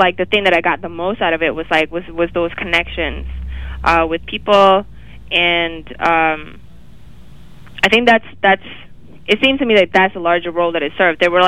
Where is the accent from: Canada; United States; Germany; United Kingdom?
Canada; as a Canadian, as someone from Canada